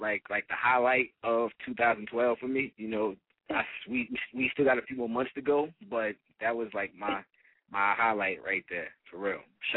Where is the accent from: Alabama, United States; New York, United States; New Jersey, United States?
New York, United States; Brooklyn; I'm from Brooklyn, Crown Heights, Bed-Stuy area.